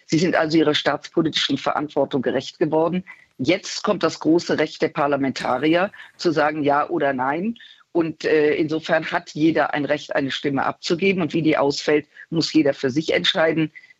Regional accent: Rhineland, Germany; Also ich bin ja Rheinländerin und locker

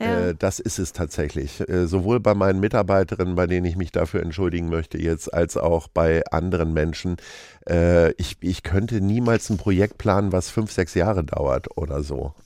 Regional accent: Stadthagen, Lower Saxony, Germany; wenn ich sage, ich komme aus Stadthagen

